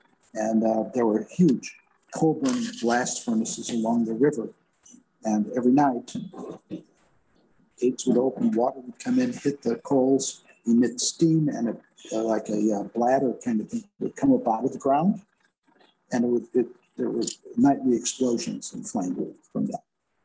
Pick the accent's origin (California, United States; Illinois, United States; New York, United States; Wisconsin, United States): Illinois, United States; Chicago; moved away as an adult; here's again for Chicago people. I went to Lane Tech High School. I grew up in Logan Square.